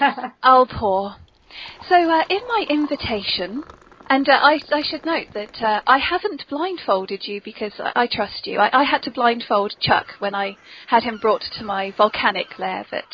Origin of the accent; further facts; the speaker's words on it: South West England, United Kingdom; born there; I live in the West Country, so I should... I was born in Cornwall.